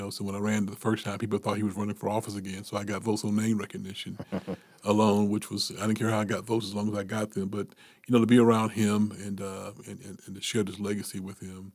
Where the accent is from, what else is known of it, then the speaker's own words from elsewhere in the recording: Wilmington, United States; You know, I grew up here in Wilmington. I moved here when I was a year old. My father's from here.